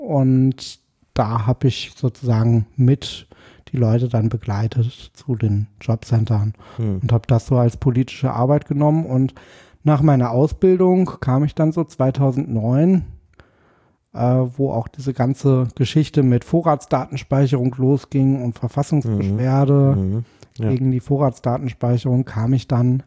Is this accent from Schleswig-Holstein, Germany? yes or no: no; Paderborn, North Rhine-Westphalia, Germany; moved away as an adult; also born or lived in Dortmund; now in Berlin, Germany; Nein, ich bin geboren in Paderborn.